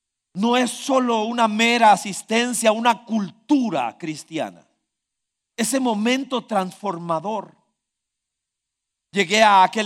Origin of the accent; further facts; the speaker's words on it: Costa Rica; Quedó claro que Costa Rica no es un país cohesionado, que somos ticos